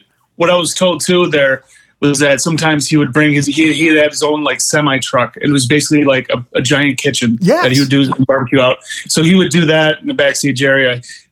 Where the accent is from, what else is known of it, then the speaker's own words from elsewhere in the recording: New York, United States; and I said, I'm from New York